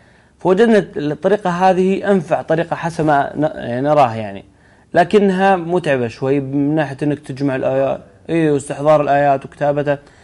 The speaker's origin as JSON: {"language": "Arabic", "town": "Riyadh", "region": "Riyadh Province", "country": "Saudi Arabia", "said": "لا أنا هنا من الرياض"}